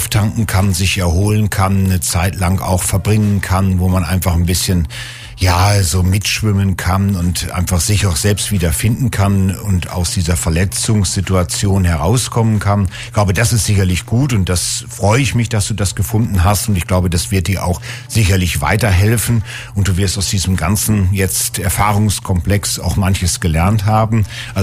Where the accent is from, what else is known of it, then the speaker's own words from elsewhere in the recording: Northern Germany, Germany; Ich bin Norddeutscher und die sind immer ein bisschen, vielleicht ein bisschen ruhiger